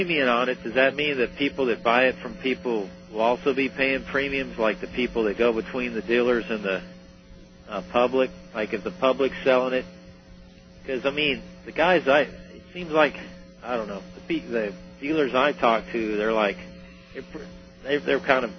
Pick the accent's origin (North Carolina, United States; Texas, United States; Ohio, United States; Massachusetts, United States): Texas, United States; I'm from East Texas.